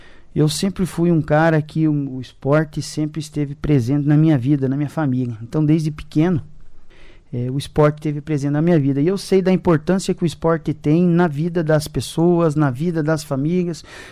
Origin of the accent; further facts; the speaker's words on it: Santa Helena, Paraná, Brazil; now in Cascavel, Brazil; Eu já fazia política na minha cidade natal, que é Santa Helena.